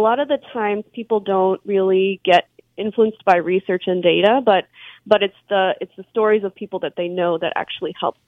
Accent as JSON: {"language": "English", "town": "Houston", "region": "Texas", "country": "United States", "tie": "born or raised there", "said": "I grew up here in Houston."}